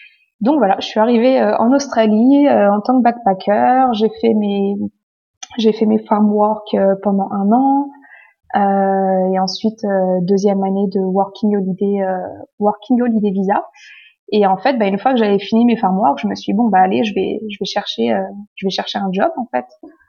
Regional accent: Nancy, Grand Est, France; Moi, je suis de Nancy à la base.

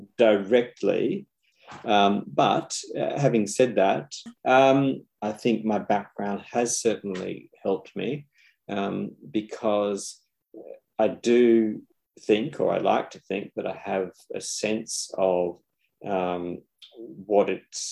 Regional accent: Sydney, New South Wales, Australia; I was born in Australia and indeed in Sydney. So growing up here as a very young person

